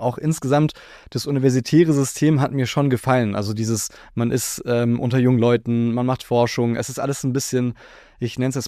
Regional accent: Freiburg, Baden-Württemberg, Germany; also ich komme auch hier aus Freiburg

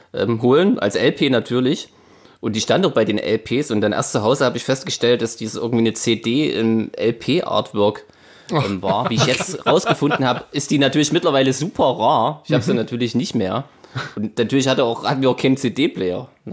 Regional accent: Gera, Thuringia, Germany; Das ist meine Heimatstadt in Gera.

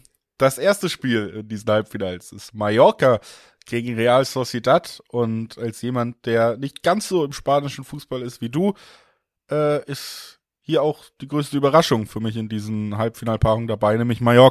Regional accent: Cologne, North Rhine-Westphalia, Germany; Weiberfastnacht, sag ich als Kölner, kann man selber entscheiden.

